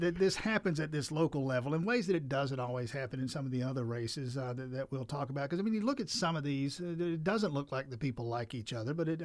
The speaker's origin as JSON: {"language": "English", "town": "New Orleans", "region": "Louisiana", "country": "United States", "tie": "born or raised there", "said": "I grew up in New Orleans."}